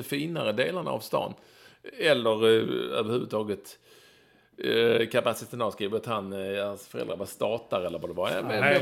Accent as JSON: {"language": "Swedish", "town": "Malmö", "region": "Skåne", "country": "Sweden", "tie": "born or raised there", "said": "Där jag växte upp på Lindängen i Malmö, där hade man inte råd med gänsare förmodligen."}